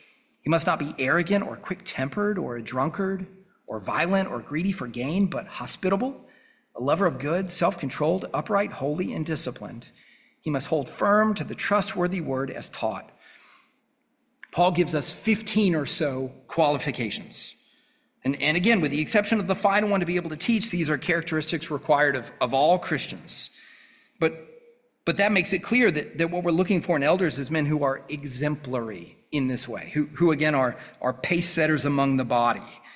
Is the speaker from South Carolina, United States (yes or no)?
yes; South Carolina, United States; now in North Carolina, United States; I thought, well, I grew up in South Carolina. How different could sport things be in North Carolina?